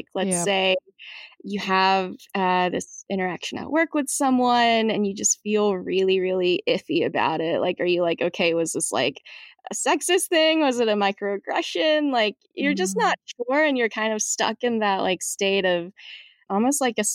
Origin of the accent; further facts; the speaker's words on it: Georgia, United States; my experiences going through the public school system in where I grew up in Georgia.